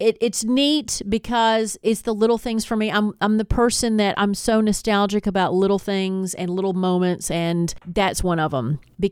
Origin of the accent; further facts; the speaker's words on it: Tennessee, United States; now in Georgia, United States; But in Georgia, I mean, at one point, and I grew up in Tennessee, at one point we did have seasons.